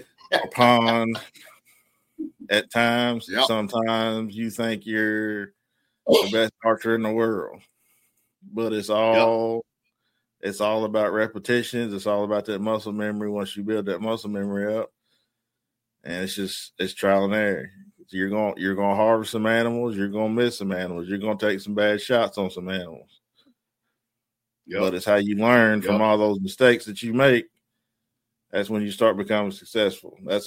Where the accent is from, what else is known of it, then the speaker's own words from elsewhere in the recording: Kentucky, United States; So when I grew up here in Kentucky, man, I grew up in a very, very, very small town, like blink your eyes, you miss it type town, you know?